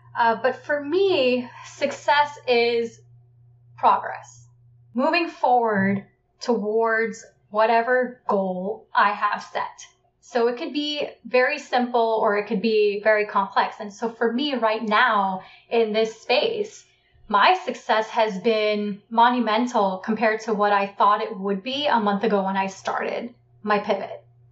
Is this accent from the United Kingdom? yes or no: no; Trinidad & Tobago; I'm from Trinidad and Tobago in the West Indies. It's the last of the Caribbean islands, right before Venezuela.